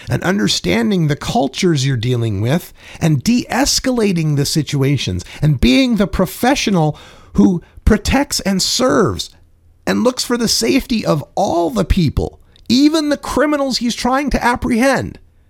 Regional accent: Portland, Oregon, United States; Like I said … from Legal Potland, Oregon.

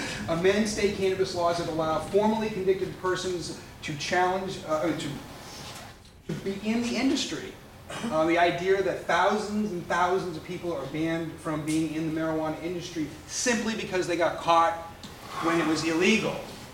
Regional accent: Cape Cod, Massachusetts, United States; Where I grew up on Cape Cod, that's the end of your economic existence.

